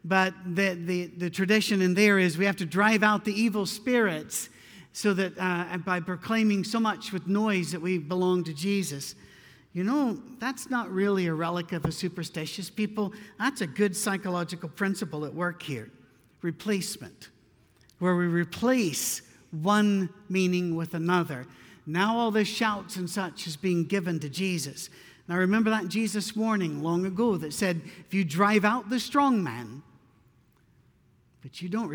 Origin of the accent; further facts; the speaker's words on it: Scotland, United Kingdom; moved away; You know, I'm not very Scottish anymore. I've been away for a long time, but I'm too Scottish for that.